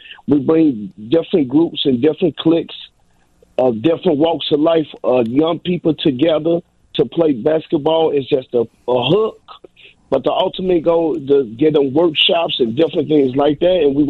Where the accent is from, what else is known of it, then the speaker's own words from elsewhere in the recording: Chicago, Illinois, United States; born and raised in Chicago.